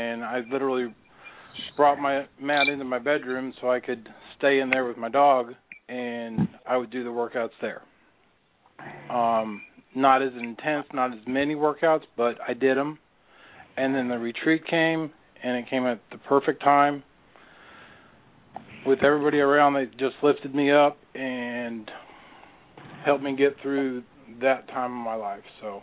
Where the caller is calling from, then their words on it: Nashville, Tennessee, United States; I'm calling in from Nashville.